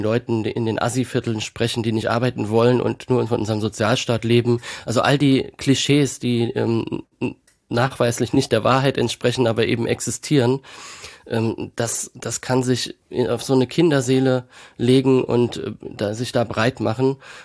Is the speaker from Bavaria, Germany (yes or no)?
no; Kaiserslautern, Rhineland-Palatinate, Germany; born there; von Kaiserslautern, meiner Geburtsstadt.